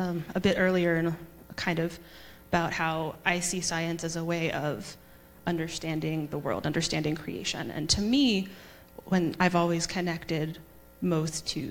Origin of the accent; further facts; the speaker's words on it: Kentucky, United States; So I grew up in the church. I'm from Kentucky, so I came from a pretty conservative church.